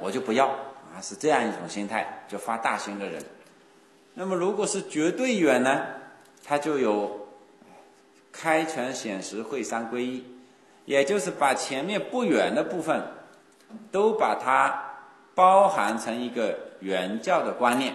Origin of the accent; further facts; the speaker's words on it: Wenzhou, Zhejiang, China; 这是也是我们温州的一个特色，在其他的外地没有这样的，也说明我们温州人呢